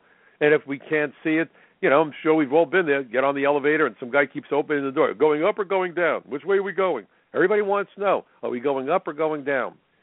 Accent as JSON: {"language": "English", "country": "United States", "said": "I'm an American, so I'm entitled to mine."}